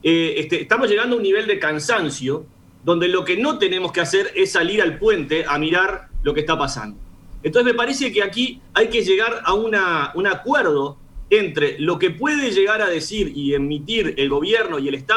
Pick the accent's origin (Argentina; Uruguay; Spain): Uruguay; Y ese es el límite que creo que los uruguayos deberíamos tener la honestidad intelectual de conversarlo.